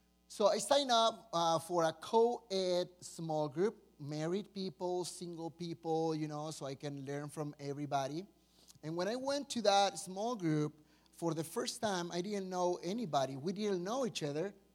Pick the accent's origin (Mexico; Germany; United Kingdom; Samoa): Mexico; English is a second language; moved away as an adult; now in United States; I came to the States in 2011. So I came from Mexico to study at Denver Seminary.